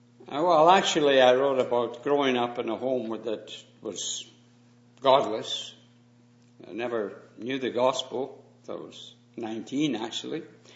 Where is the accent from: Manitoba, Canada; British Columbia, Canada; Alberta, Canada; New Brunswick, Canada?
Manitoba, Canada; Winnipeg; we're visiting from Winnipeg, and we have enjoyed the warmth of love and the welcome of the assembly here.